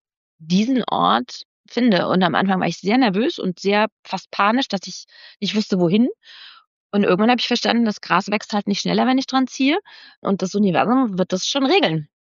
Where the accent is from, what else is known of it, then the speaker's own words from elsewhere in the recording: Hesse, Germany; Und ich bin aus dem Rheingau bei Frankfurt und jetzt bin ich im Finchgau. Das sind eben eigentlich ländlich geprägte Gegenden. Aber ich musste aus einem kleinen Dorf unbedingt weg.